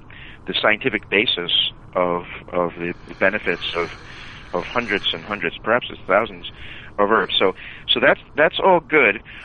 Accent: Canada; moved away; I will start out by disclosing that I'm from Canada originally.

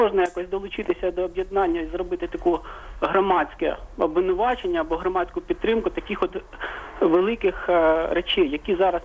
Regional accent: Kyiv, Ukraine

